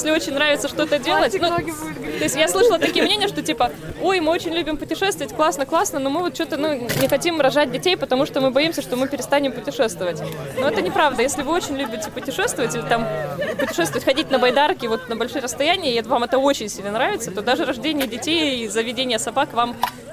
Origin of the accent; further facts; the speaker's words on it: Irkutsk, Irkutsk Oblast, Russia; То есть я сама из Иркутска, и в свое время работала гидом по Байкалу